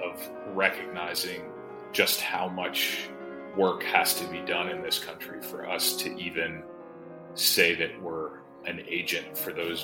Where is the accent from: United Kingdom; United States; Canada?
United States